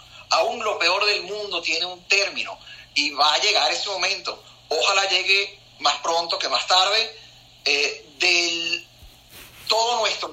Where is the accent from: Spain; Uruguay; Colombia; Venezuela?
Venezuela; Y ya yo me siento, obviamente, médico venezolano.